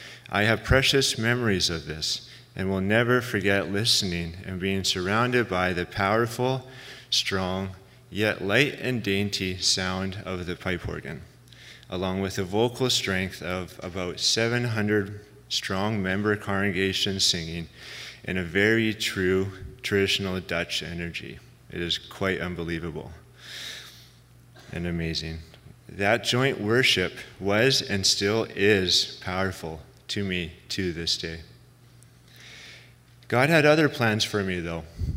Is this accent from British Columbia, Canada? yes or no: yes; Langley, British Columbia, Canada; I was born and raised in Langley, BC, into a loving and caring family. Our family isn't big, according to our traditional Dutch culture and heritage, at least.